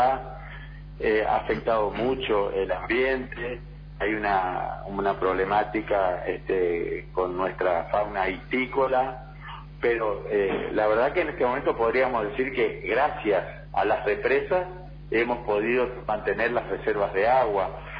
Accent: Reconquista, Santa Fe, Argentina; Yo soy de Reconquista, en la provincia de Santa Fe.

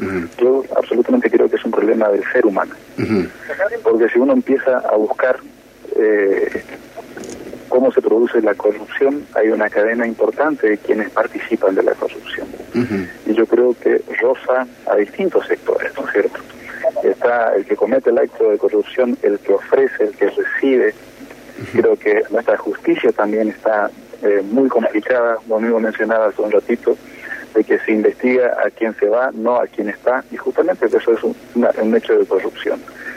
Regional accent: Argentina; Más allá de las diferencias políticas, ideológicas, todos somos argentinos.

